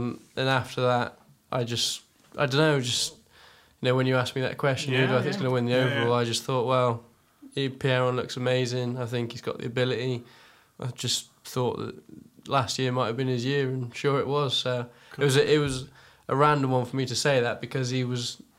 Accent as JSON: {"language": "English", "region": "Wales", "country": "United Kingdom", "tie": "born or raised there", "said": "I've lived in Wales my whole life, so I just prefer to be Welsh than English, to be honest with you."}